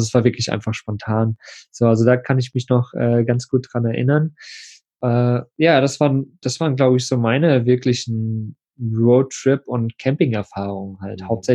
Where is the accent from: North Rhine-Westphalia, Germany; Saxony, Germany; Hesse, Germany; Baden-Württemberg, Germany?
Saxony, Germany; Plauen; ich bin im Plauen groß geworden.